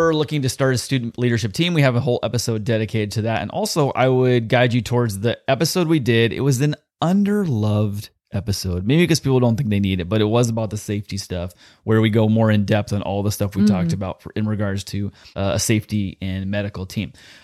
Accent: Long Beach, California, United States; born there; Oh, I was born in Long Beach, which is like 90 miles away.

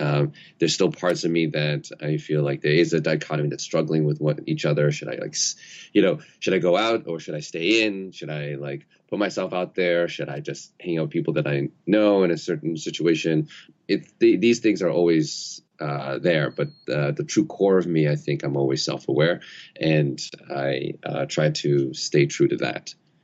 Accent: New York City, New York, United States; I started off as a New Yorker, a New York egocentric, center of the universe kind of New Yorker

